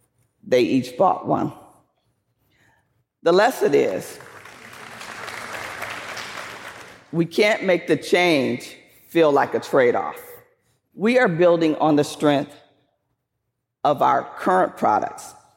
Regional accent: Flint, Michigan, United States; You have to understand, I grew up in Flint, Michigan. My dad was a GM guy all the way, like his dad before him, his brother, and all of his friends.

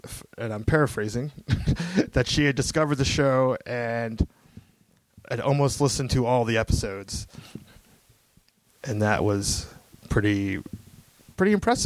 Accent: California, United States; when I say I'm from California, it's like, oh, I could tell you sound like you're from California.

